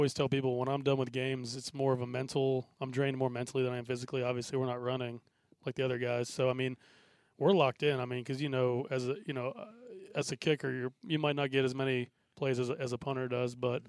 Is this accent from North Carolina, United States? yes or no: yes; Wilmington, North Carolina, United States; back in my hometown of Wilmington this year.